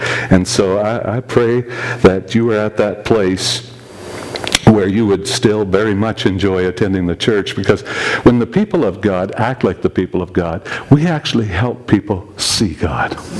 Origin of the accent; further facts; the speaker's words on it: Manitoba, Canada; I'm from Manitoba where we have cows.